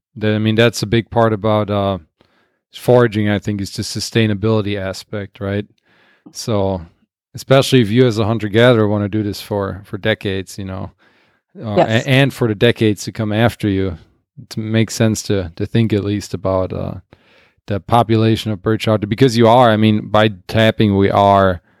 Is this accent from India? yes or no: no; Germany; now in United States; I'm from Germany originally